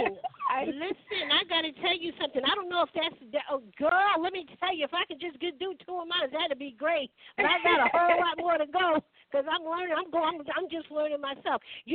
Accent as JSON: {"language": "English", "region": "New York", "country": "United States", "said": "I don't know if it's because I came from New York or what."}